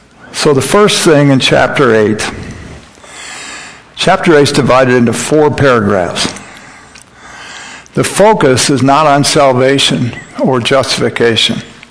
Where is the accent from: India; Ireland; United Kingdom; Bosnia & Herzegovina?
Ireland; Can you tell that I'm Irish?